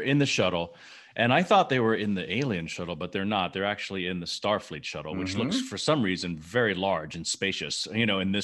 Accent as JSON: {"language": "English", "town": "Memphis", "region": "Tennessee", "country": "United States", "tie": "born or raised there", "said": "growing up in Memphis, Tennessee, I took martial arts from the same teacher who taught … Master Kong Ri."}